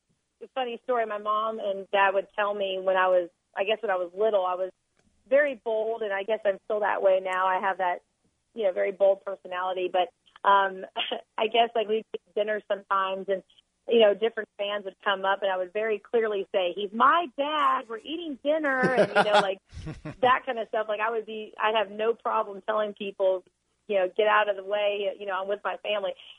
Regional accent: Montreal, Quebec, Canada; born there; I was born in Montreal in 1980, October 6, 1980.

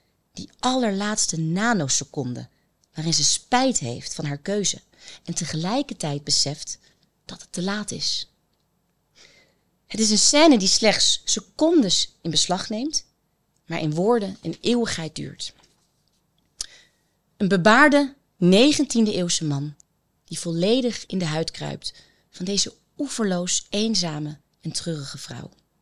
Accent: Netherlands; also born or lived in Senegal; Ik heb dan misschien wel een donkere huidskleur, maar ik ben opgegroeid in Nederland met een Nederlandse vader en een Zweeds-Finse moeder die mij de Scandinavische cultuur meegaf.

